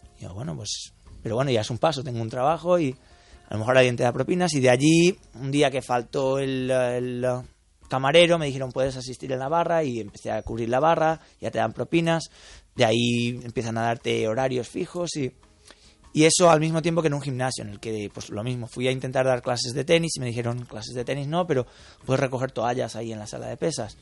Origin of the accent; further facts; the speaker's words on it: Gandia, Valencian Community, Spain; moved away as an adult; also born or lived in Barcelona; yo salí de Gandía para ir a Barcelona primero, para estudiar allí.